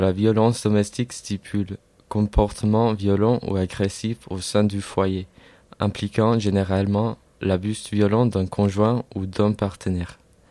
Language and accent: French; United States; et je viens des États-Unis.